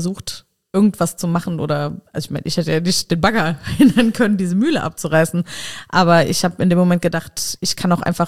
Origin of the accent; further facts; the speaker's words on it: Nennig, Saarland, Germany; Ich bin, habe eben gesagt, in Nennig aufgewachsen und aus meinem Kinderzimmerfenster sah man Katernum.